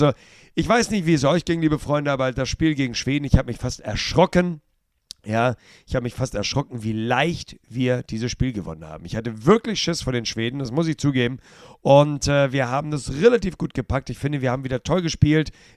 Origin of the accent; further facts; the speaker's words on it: Hamburg, Germany; als Hamburger meine Sympathie natürlich Buller Rouge und Van der Vaart.